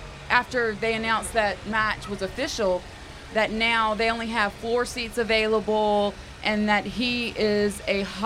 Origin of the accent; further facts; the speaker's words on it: Port Allen, Louisiana, United States; I came all the way from Port Allen, Louisiana, a little town 75 miles north of here.